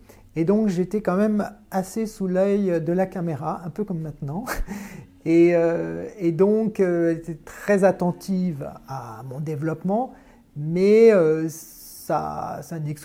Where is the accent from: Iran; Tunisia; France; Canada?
Tunisia; Oui, je suis né en Tunisie, effectivement.